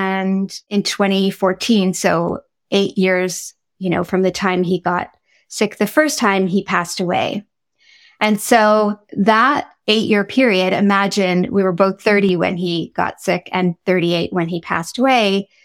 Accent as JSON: {"language": "English", "region": "East Coast", "country": "Canada", "tie": "born or raised there", "said": "I grew up on the East Coast of Canada. My parents immigrated from India in the 70s."}